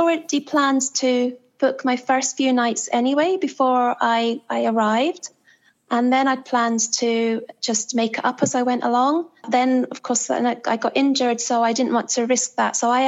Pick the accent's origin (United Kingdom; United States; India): United Kingdom; Scotland; But again, being Scottish